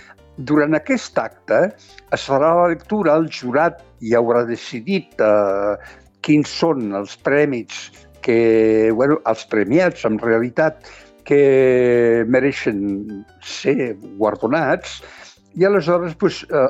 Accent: Mas de Barberans, Catalonia, Spain; jo sóc un masover que no em puc oblidar del meu poble, no em puc oblidar de la terra, del Montsià i del Baix Ebre. Jo sóc, en fi, entre Amposta, Tortosa i el Mas, i he viscut molts anys.

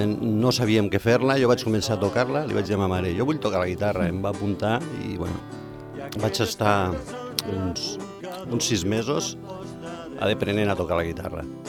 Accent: Catalonia, Spain; born there; Ma mare i mon pare són de sevillanos, li van vindre aquí fa molts d'anys. Jo soc català, soc nascut aquí

